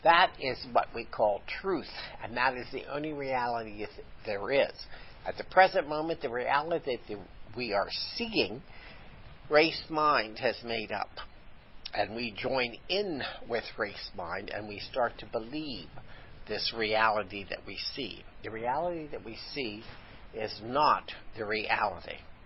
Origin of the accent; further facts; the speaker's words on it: Pennsylvania, United States; You see, in the area that I grew up in Pennsylvania, you must never think too much of yourself.